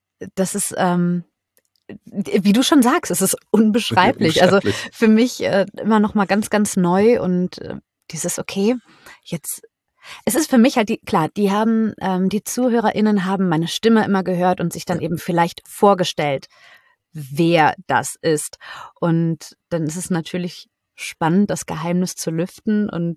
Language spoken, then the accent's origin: German; Bad Soden, Hesse, Germany; born there; now in Düsseldorf, Germany; Genau, im Taunus, ja.